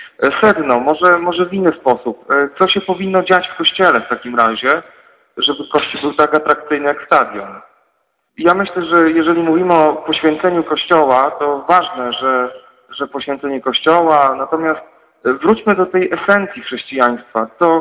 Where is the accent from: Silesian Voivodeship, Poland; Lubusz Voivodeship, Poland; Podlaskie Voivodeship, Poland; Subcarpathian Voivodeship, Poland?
Subcarpathian Voivodeship, Poland; Ja pochodzę akurat z Podkarpacia